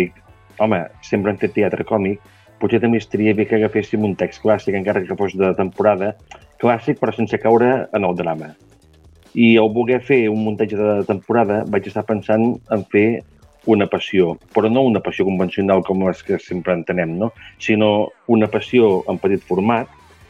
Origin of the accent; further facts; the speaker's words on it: Vilaplana, Catalonia, Spain; bueno, soc de Vilaplana, jo, no?